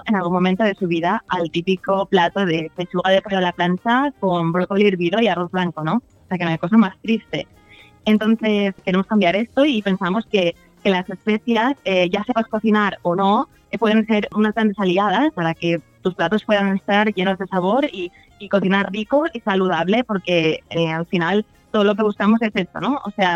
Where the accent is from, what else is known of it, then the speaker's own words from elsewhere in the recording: Valencian Community, Spain; yo lo hice como valenciana, que sigue la receta tradicional